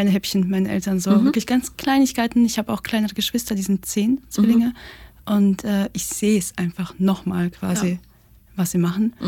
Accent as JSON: {"language": "German", "country": "Russia", "said": "Also ich komme aus Russland."}